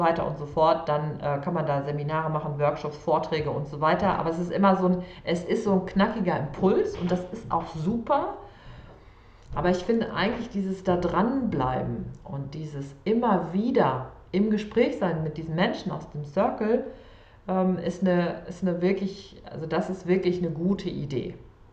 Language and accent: German; North Rhine-Westphalia, Germany; born there; geboren im Sauerland, Novemberkind, Skorpion